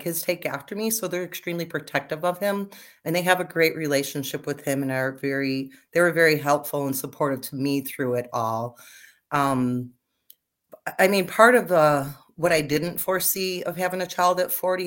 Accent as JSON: {"language": "English", "region": "Illinois", "country": "United States", "said": "We have a large family. I'm from Illinois"}